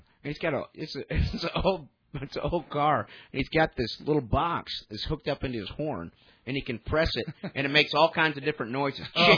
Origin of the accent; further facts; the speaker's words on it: Alabama, United States; now in California, United States; Because when I moved out from Alabama to California, I got really tired of people going, "Well, hey, where are you from, boy?" And I was like, "Uh-oh, the accent's got to go."